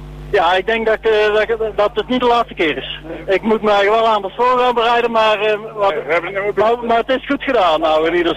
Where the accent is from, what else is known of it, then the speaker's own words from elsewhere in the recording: Rijsbergen, North Brabant, Netherlands; Ik kom van Rijsbergen. Dat is onder Breda.